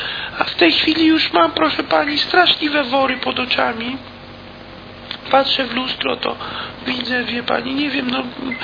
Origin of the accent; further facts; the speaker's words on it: Kłodzko, Lower Silesian Voivodeship, Poland; Ja pochodzę w ogóle z Kłodzka, od niedawna w Warszawie mieszkam.